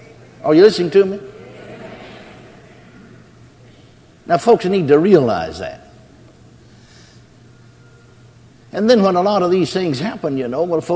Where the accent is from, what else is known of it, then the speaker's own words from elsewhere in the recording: McKinney, Texas, United States; And he worked in a power plant there in my hometown, McKinney, Texas.